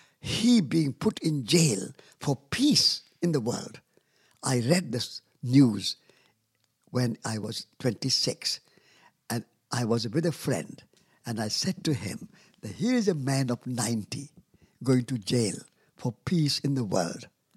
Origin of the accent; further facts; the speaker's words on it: India; And I went not as an Indian, but I went as a human being. Not as a Hindu, but as a human being.